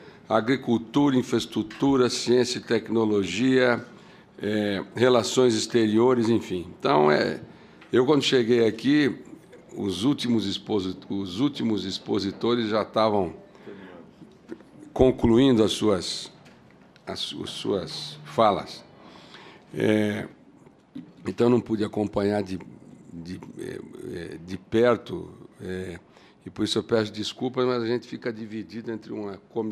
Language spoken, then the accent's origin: Portuguese; Mato Grosso do Sul, Brazil; Nós somos de Mato Grosso do Sul, um estado onde o agronegócio tem um papel preponderante